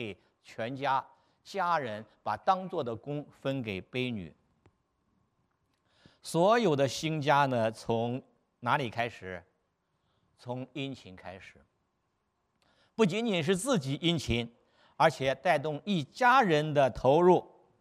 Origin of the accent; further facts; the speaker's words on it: China